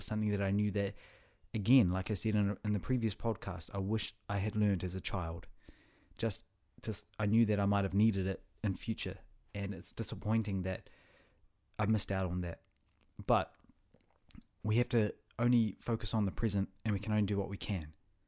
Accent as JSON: {"language": "English", "country": "New Zealand", "tie": "born or raised there", "said": "I grew up in New Zealand, so a lot of it was just English. There was no Russian, you know, around. I wasn't exposed to the language."}